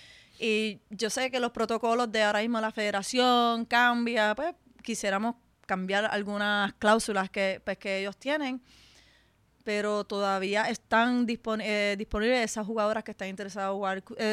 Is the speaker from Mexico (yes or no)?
no; Levittown, Toa Baja, Puerto Rico; Nosotros somos de Levitown, de la segunda. Nos criamos ahí, estuvimos viviendo ahí por 21 años hasta que me fui para la universidad. Mis papás decidieron mudarse.